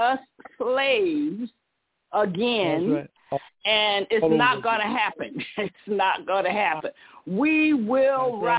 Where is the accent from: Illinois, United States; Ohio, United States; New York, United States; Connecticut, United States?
Connecticut, United States; now in Atlanta, United States; And I'm from Connecticut originally, but I've been in the Atlanta metro. I transitioned and moved here to Atlanta area since 1990.